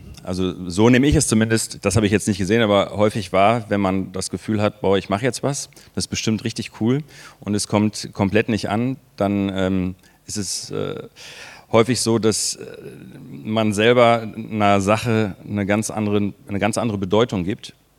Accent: Waltrop, North Rhine-Westphalia, Germany; in den 80er Jahren bin ich in Waltrop groß geworden

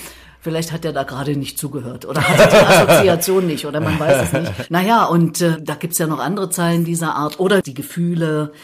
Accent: Erfurt, Thuringia, Germany; Ah, in meiner Heimatstadt.

